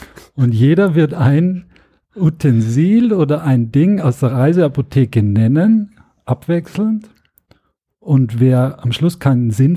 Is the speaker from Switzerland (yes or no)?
no; Austria; Nee, ich bin ja gerne in Deutschland, muss man sagen. Auch als Österreicher.